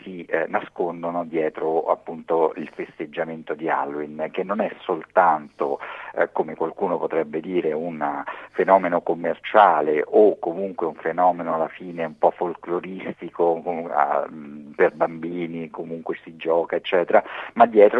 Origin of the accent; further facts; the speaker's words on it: Rome, Lazio, Italy; io sono di Roma e amo questa città anche quando mi fa arrabbiare